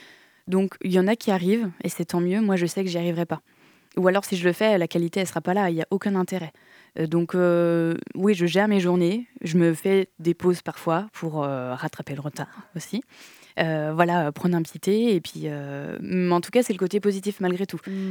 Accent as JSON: {"language": "French", "town": "Cholet", "region": "Pays de la Loire", "country": "France", "lives_now": "Nantes, France", "said": "Parce que donc moi je viens de Cholet"}